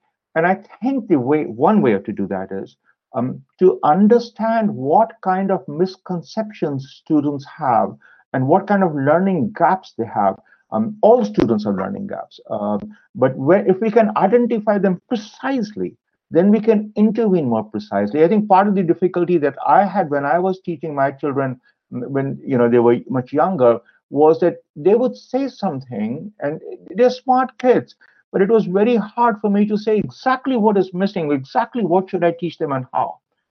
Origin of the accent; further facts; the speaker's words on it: India; English is a second language; I was born and brought up in India.